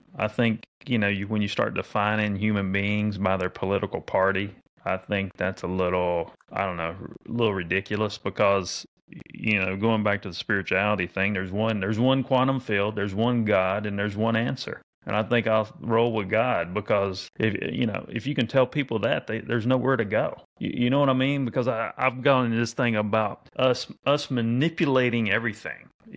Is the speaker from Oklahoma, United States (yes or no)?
no; North Carolina, United States; born there; I can remember when I was a kid, I was born in North Carolina. In the South.